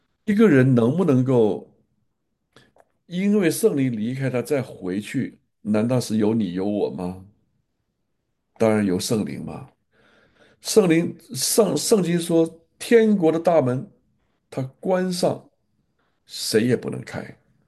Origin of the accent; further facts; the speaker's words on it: China; 我从小我在中国大陆成长，文化大革命。